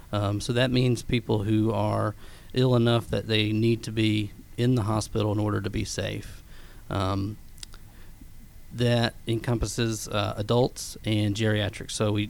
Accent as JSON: {"language": "English", "region": "Georgia", "country": "United States", "tie": "born or raised there", "said": "I grew up in Georgia, so I wanted to come back home."}